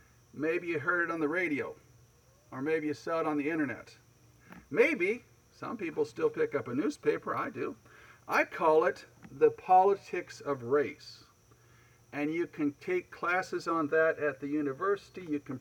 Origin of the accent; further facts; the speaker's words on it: United States; I have assimilated. I have assimilated. I'm just an American like you. I talk like you. I celebrate the holidays you celebrate.